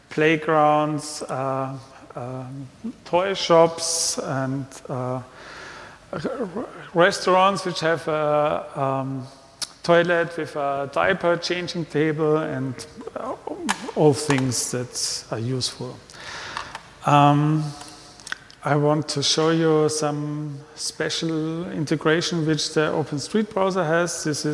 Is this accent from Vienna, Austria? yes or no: yes; Vienna, Austria; from Vienna, Austria.